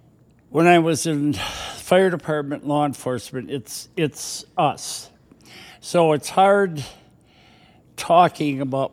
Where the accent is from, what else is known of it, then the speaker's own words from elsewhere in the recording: Austin, Texas, United States; But I was born and raised in Austin. My dad was from Chicago, and he was a police officer in Austin.